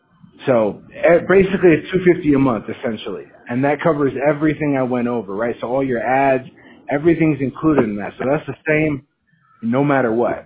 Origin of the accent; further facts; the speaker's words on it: Monroe, Washington, United States; I'm not born and raised, but I was raised in Monroe, a little town in Snohomish County.